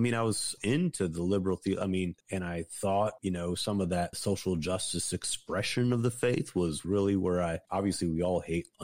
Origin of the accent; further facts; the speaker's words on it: Michigan, United States; I'm from Michigan originally. I'm in Louisiana. So I was actually raised Missouri Synod Lutheran.